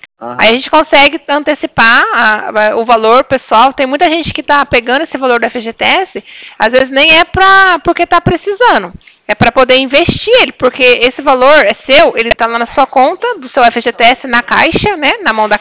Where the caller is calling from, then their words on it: Cornélio Procópio, Paraná, Brazil; Eu falo da cidade de Cornélio Procópio, no Paraná.